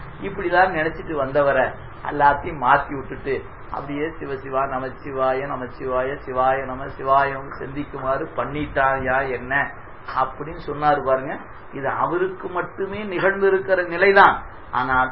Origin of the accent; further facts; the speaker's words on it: Bhavani, Tamil Nadu, India; நாங்க பிறந்து வளர்ந்தது அப்படிங்கிற சூழல்லாம் பாத்தீங்கன்னா, நம்முடைய பவானில மேற்கு தெருவில் தான் எங்களுடைய பிறப்பு வளர்ப்பு